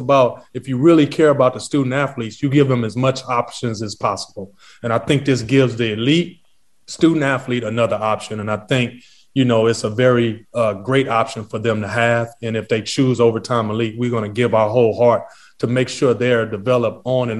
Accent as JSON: {"language": "English", "town": "Los Angeles", "region": "California", "country": "United States", "said": "I was from Crenshaw, from South Central, and I chose Connecticut."}